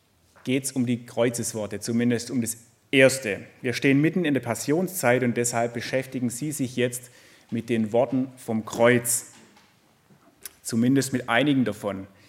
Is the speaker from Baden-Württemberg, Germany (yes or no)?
yes; Schlierbach, Baden-Württemberg, Germany; Ich komme ursprünglich aus Schlierbach, das ist im Landkreis Göppingen, also gar nicht so weit weg von hier.